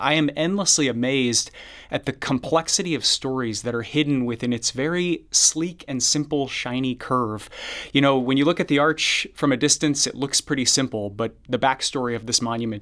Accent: St. Louis, Missouri, United States; You know, my history with the arch growing up in St. Louis is probably pretty similar to most people's.

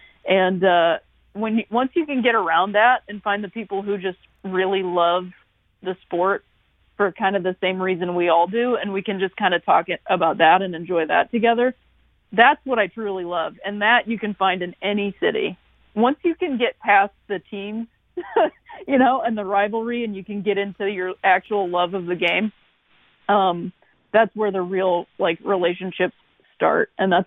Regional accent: Akron, Ohio, United States; I'm from Akron, Ohio, and that's, you know, northeastern Ohio, so Cleveland baseball fans there.

